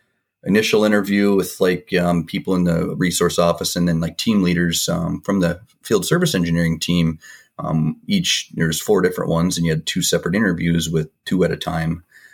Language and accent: English; Lidgerwood, North Dakota, United States; also born or lived in Fargo; I was born and raised in Fargo, raised in Lidgerwood, North Dakota on a farm.